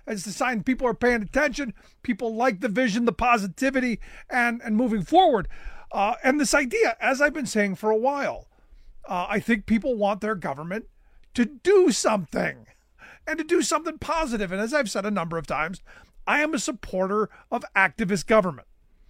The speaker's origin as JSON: {"language": "English", "town": "Cleveland", "region": "Ohio", "country": "United States", "tie": "born or raised there", "said": "When I returned to my hometown of Cleveland when my grandmother passed"}